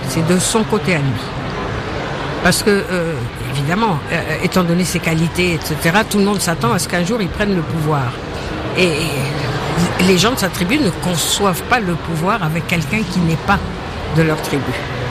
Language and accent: French; Brazzaville, Republic of the Congo; born there; Bon, moi je suis née à Brazzaville, donc ce qui se passe à Pointe-Noire, à la limite, m'intéresse. Mais je vais dire que ma vie, elle est à Brazza